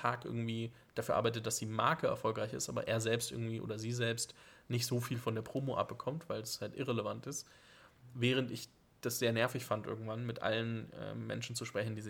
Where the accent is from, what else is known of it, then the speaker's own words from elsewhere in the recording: Fürth, Bavaria, Germany; wir kommen beide aus Fürth und die Ecke dort